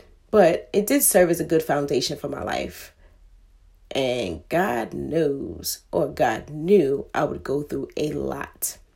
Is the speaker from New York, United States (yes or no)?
yes; Brooklyn, New York, United States; also born or lived in Queens / Hartford, Connecticut; I was born and raised in Brooklyn and Queens, New York. Also in Hartford, Connecticut. For those that don't know, I did represent CT for quite some time. Still have some family out there too.